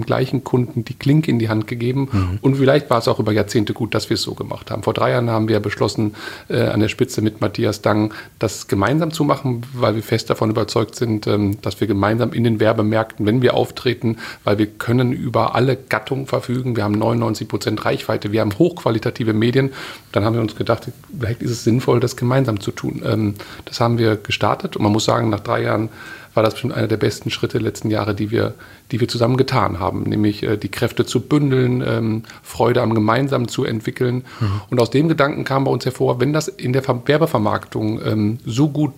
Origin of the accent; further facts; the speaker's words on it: North Rhine-Westphalia, Germany; Ruhrgebiet ist meine Heimat.